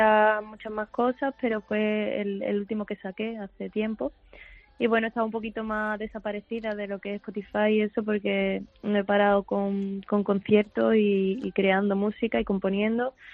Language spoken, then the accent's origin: Spanish; Málaga, Andalusia, Spain; ya que estoy en mi tierra, que los malagueños vengan a apoyarme.